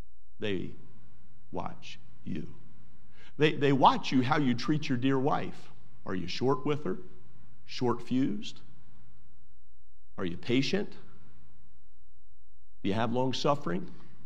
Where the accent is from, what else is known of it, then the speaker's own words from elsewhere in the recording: Northeast, United States; I was raised in the Northeast, and right along the Chesapeake Bay is where I came up, and so we could get seafood all day long.